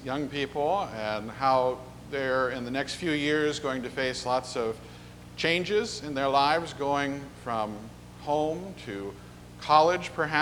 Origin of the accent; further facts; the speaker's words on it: Ohio, United States; Very different from Ohio. Suddenly I was all these hundreds and hundreds of miles from home and family in a different part of the country